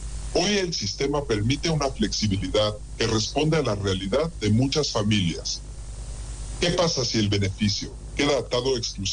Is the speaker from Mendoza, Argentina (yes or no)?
no; Dolores, Buenos Aires Province, Argentina; now in Buenos Aires, Argentina; Yo soy un ejemplo. Soy de Dolores. Vivo hace 5 años en Buenos Aires.